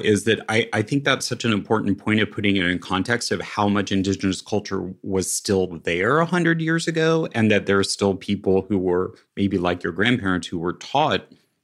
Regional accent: Westwood, Kansas, United States; I grew up on Shawnee land, and I just actually read in the city that I grew up in, which is called Westwood, Kansas, which is a tiny little suburb

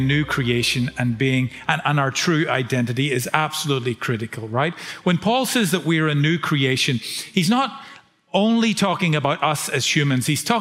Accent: Northern Ireland, United Kingdom; I'm not from Belfast, by the way, but really close. I studied in Belfast, as did my wife. Grew up just south of Belfast, studied in Belfast

